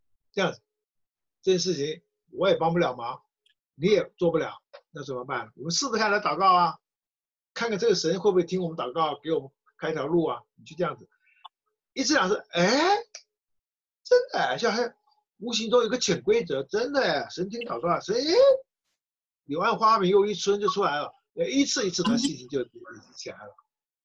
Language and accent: Chinese; China; 我们中国人有没有种族歧视？